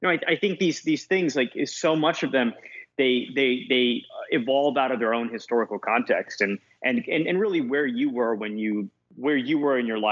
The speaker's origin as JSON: {"language": "English", "country": "Hong Kong", "tie": "born or raised there", "said": "I grew up in Hong Kong."}